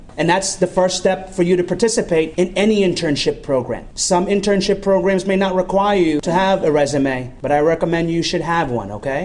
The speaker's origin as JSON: {"language": "English", "town": "Somerville", "region": "Massachusetts", "country": "United States", "tie": "born or raised there", "said": "So I'm an individual who lost my vision when I was about 16 years old, born and raised in Somerville, Massachusetts, grew up in the public school systems"}